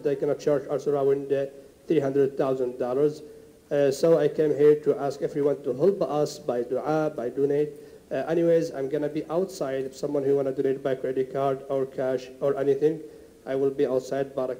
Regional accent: Indiana, United States; I came from Indiana.

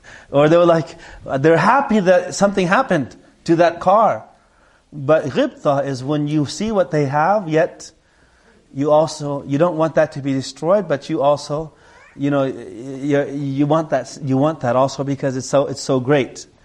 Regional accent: Seattle, Washington, United States; also born or lived in Vietnam; You know, I grew up in Seattle.

